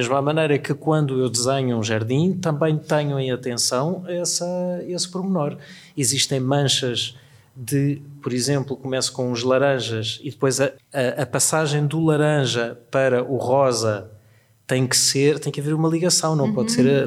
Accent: Lisbon, Portugal; E eu sou lisboeta e vivo aqui.

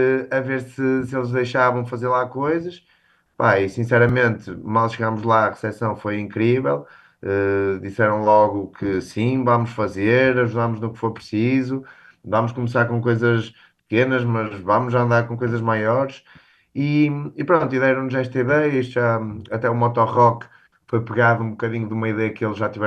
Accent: Barcelos, Braga, Portugal; tendo em conta que sou de Barcelos

